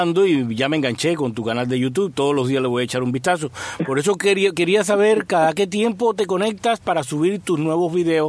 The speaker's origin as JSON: {"language": "Spanish", "country": "Cuba", "said": "nosotros los cubanos nos dicen los argentinos del Caribe"}